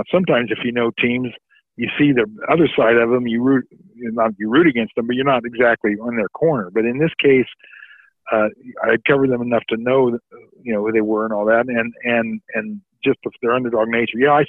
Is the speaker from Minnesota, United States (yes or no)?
no; Indiana, United States; not because I'm from Indiana.